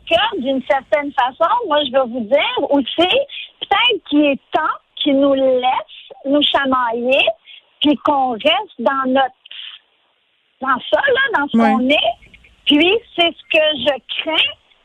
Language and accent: French; Haiti; born there; Écoutez, je suis haïtienne de naissance